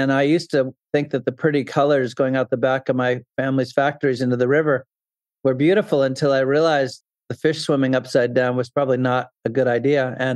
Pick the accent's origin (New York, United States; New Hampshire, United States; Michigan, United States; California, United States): New Hampshire, United States; To set the stage, Robert, I grew up in New Hampshire